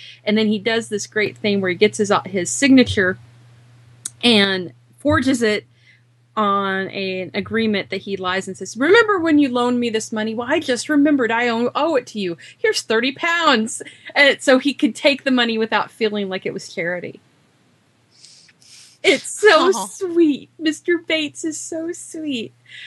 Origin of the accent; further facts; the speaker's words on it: Ireland; I'm Irish. I can say that.